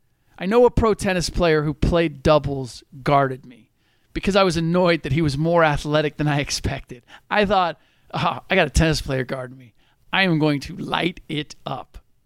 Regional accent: Cincinnati, Ohio, United States; also born or lived in New York / San Diego / New Hampshire; I was born and raised in Cincinnati. I bounced around from New York to San Diego after going to school and working for a year in New Hampshire.

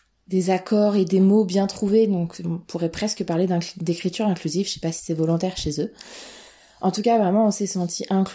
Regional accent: Vanves, Île-de-France, France; now in Chartres, France; quand on a emménagé à Chartres. On vient de Vanves, en région parisienne, à côté de Paris.

